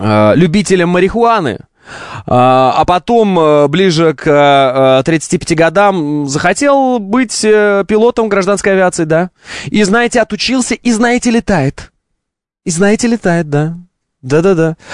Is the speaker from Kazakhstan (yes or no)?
yes; Oral, West Kazakhstan Region, Kazakhstan; born there; also born or lived in Orenburg, Russia; я сам родился в Уральске, жил в Оренбурге